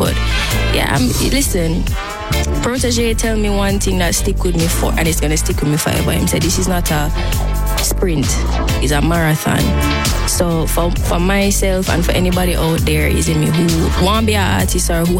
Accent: Jamaica; So, just growing up in Jamaica, I can't explain the experience of just being Jamaican.

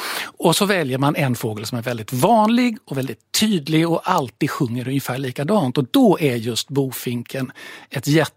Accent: Jönköping, Jönköping County, Sweden; eller jag kommer från Jönköping, ja, men jag gör så gott jag kan ändå.

